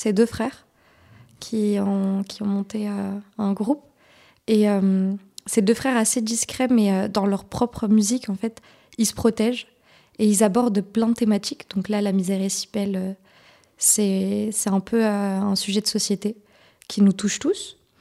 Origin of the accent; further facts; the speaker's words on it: Morocco; born there; moved away; Bah, en fait, je suis pas née ici, je suis née au Maroc.